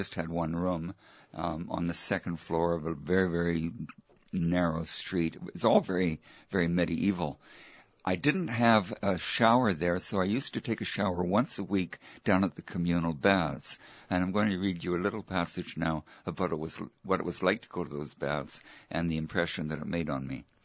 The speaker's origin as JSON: {"language": "English", "town": "Vancouver", "region": "British Columbia", "country": "Canada", "tie": "born there", "said": "My background, I was born in 1940 in Vancouver."}